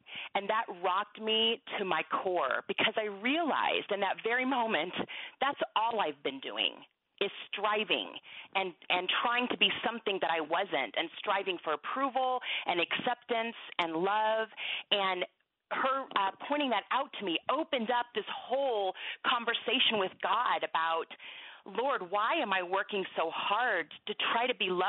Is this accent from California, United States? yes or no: no; Texas, United States; I grew up in Texas, so, you know, it's potluck every Sunday and huge crowds and a lot of family and a lot of people.